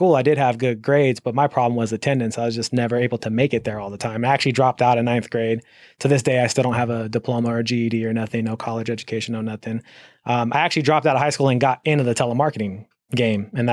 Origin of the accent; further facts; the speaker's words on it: Ontario, Canada; I grew up in Ontario. And, you know, and I come from a really good family. We were just poor, right.